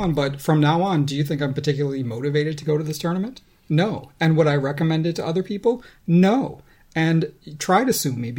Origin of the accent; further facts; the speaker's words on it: Canada; Because I am so Canadian in these spaces. I say sorry.